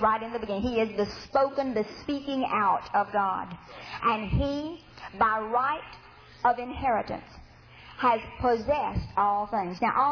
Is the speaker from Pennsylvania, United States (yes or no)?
no; Mississippi, United States; Told you I was from Mississippi.